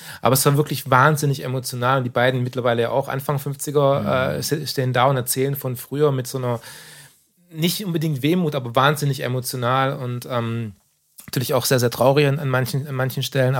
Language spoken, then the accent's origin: German; Stuttgart, Baden-Württemberg, Germany; Ich bin aus Stuttgart, ich brauch's nicht entschuldigen.